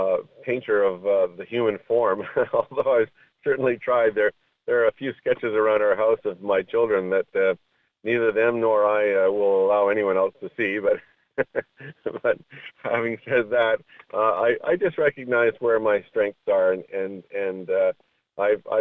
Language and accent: English; New Brunswick, Canada; a third-generation Christian, and my father, my grandfather, and we hail from the New Brunswick area of Canada.